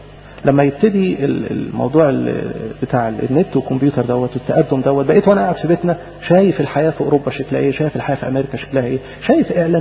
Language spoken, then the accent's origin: Arabic; Egypt; احنا كمصريين